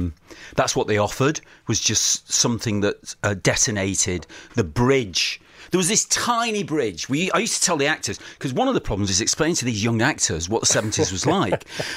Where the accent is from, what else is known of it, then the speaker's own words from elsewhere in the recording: Manchester, North West England, United Kingdom; I grew up outside Manchester